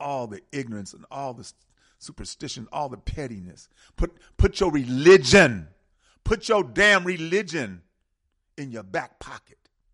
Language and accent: English; United States; I ain't no African. I'm an American.